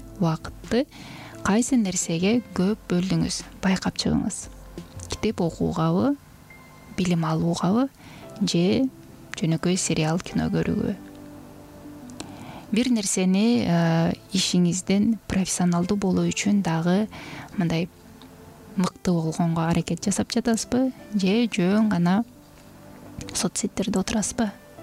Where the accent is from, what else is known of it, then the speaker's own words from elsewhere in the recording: Issyk-Kul Region, Kyrgyzstan; мен өзүм көл жергесинде туулуп чоңойгонмун.